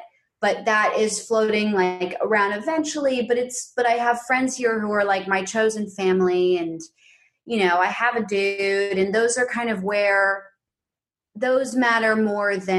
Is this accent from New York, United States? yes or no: yes; New York City, New York, United States; because I grew up in New York City and I was often, like, I've always spent time in urban environments